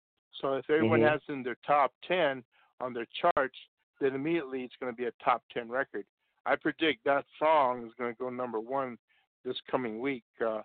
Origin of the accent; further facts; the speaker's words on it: Seattle, Washington, United States; I got artists out of Tacoma, Washington. Well, Seattle, Washington, my hometown.